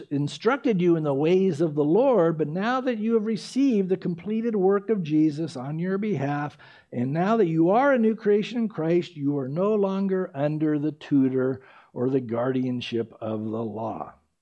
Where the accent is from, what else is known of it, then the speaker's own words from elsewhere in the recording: San Diego, California, United States; or the Oceanside Pier where I grew up in San Diego